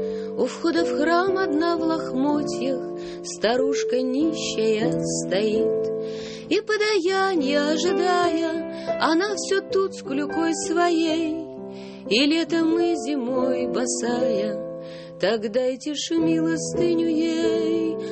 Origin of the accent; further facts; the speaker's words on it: Chelyabinsk, Chelyabinsk Oblast, Russia; Я, между прочим, родом из Челябинска. Это Южный Урал.